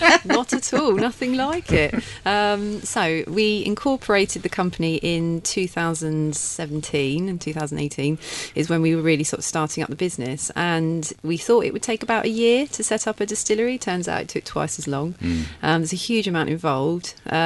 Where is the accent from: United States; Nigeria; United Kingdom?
United Kingdom; Tenterden, South East England; now in Bearsted, United Kingdom; I was from Tenterden originally. We live just down the road in Bearstead.